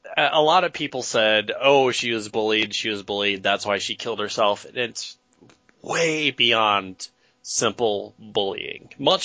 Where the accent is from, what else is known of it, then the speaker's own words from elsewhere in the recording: Minnesota, United States; As I am from Minnesota, no, it's not.